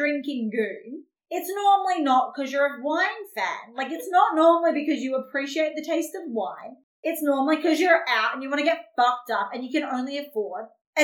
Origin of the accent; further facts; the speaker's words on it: Australia; I'm Australian